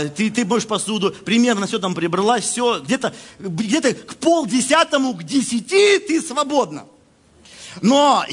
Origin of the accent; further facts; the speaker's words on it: Russia; вот как россиянин, вот что на Украине намного вкуснее, чем в России, это еда.